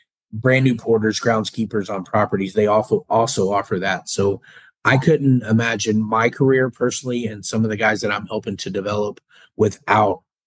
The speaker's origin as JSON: {"language": "English", "region": "Indiana", "country": "United States", "moved": "as an adult", "lives_now": "Florida, United States", "said": "I'm from the Southern Indiana market. I came to Florida about 8 years ago."}